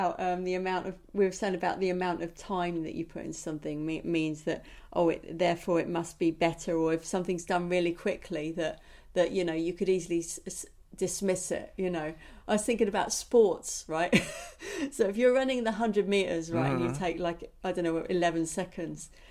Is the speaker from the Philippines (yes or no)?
no; United Kingdom; because, you know, I'm a British person talking to an American person.